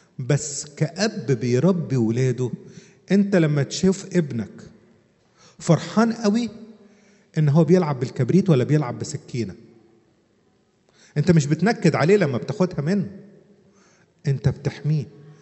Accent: Upper Egypt, Egypt; كان في ترنيمة قديمة عندنا في الصعيد

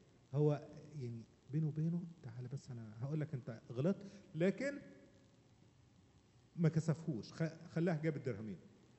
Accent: Upper Egypt, Egypt; عندنا في الصعيد

